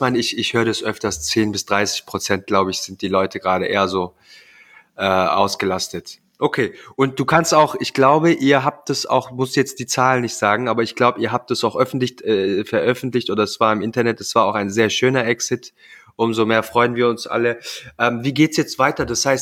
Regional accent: Southern Germany, Germany; ich komme ja auch aus Süddeutschland.

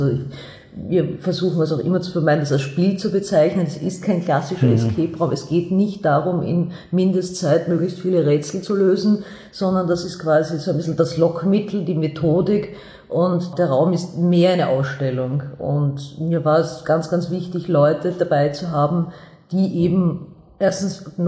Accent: Vienna, Austria; Ja, ich bin aus Wien, ich bin aus der Josefstadt, ich lebe noch immer in der Josefstadt.

